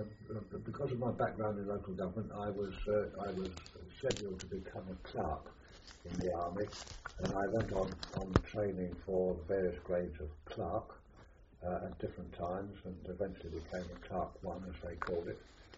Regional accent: Romford, East of England, United Kingdom; also born or lived in Norfolk; So therefore, we moved to Essex, and I spent most of my pre-war life in Essex, went to school in Romford.

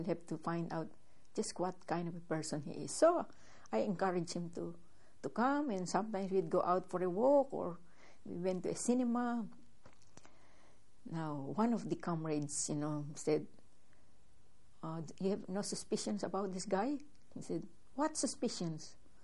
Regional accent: Philippines; You come from the United States, I come from the Philippines.

